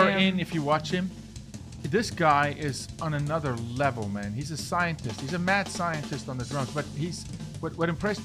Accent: Sri Lanka; We grew up in Sri Lanka in music industry.

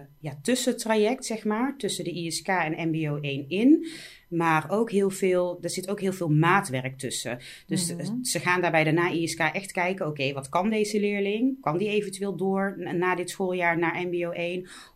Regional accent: Netherlands; Nou, ik ben zelf, ik ben wel in Nederland geboren, maar mijn moeder is van Indonesië en mijn vader is van Aruba. En ik ben in Nederland opgegroeid

